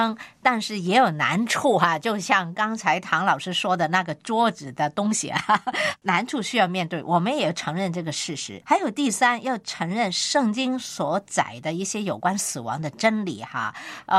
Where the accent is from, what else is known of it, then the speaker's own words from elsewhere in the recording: Hong Kong; 还有我们香港人呢